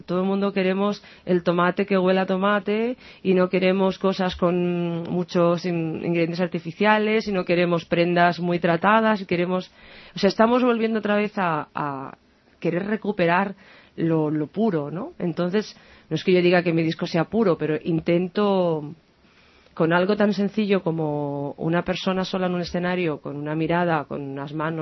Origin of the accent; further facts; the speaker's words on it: Barcelona, Catalonia, Spain; born there; Y yo nací en Barcelona, pero claro, eso llevo en la sangre.